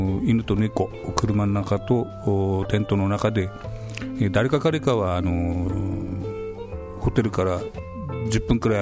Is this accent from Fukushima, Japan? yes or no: yes; Namie, Fukushima, Japan; 私たち、浪江町の出身であります